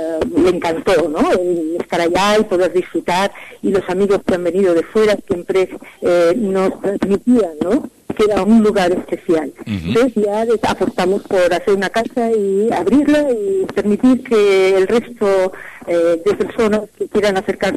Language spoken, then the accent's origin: Spanish; Bordalba, Aragon, Spain; porque yo soy de Bordalba, entonces he vivido mi niñez allá, he ido y continuo yendo continuamente, pues para disfrutar.